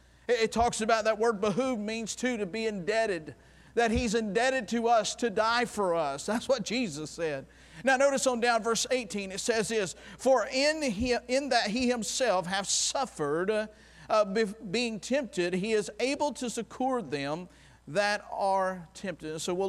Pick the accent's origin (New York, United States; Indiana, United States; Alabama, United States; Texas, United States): Alabama, United States; Enterprise; born there; I was born in Enterprise, Alabama, the home of the boll weevil. Hospital was just a country hospital.